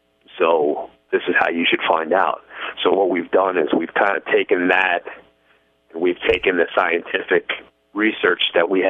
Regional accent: Arizona, United States; I live in Arizona, so I always put in for my home state

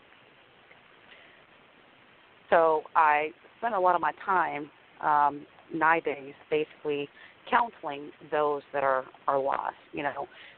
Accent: Goldsboro, North Carolina, United States; I'm from Goldsboro, North Carolina, and pretty much, you know, that's where I actually grew up.

